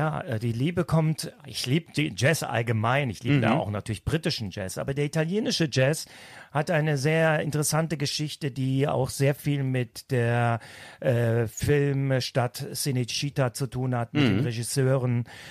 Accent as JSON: {"language": "German", "town": "Frankfurt am Main", "region": "Hesse", "country": "Germany", "lives_now": "Düsseldorf, Germany", "said": "Aber ich bin dann in Düsseldorf gelandet. Und ursprünglich komme ich ja aus Francoforte, Frankfurt am Main. Also bin Frankfurter Bub"}